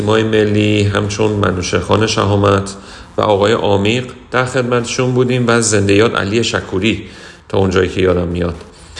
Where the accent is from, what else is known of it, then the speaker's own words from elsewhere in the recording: Tehran, Tehran Province, Iran; من متولد سال 48 از تهران هستم.